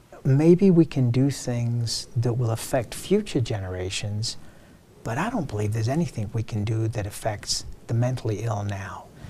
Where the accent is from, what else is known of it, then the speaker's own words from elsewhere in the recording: England, United Kingdom; now in United States; I come from England. That was where I was born and raised, not a gun society. I came to this country.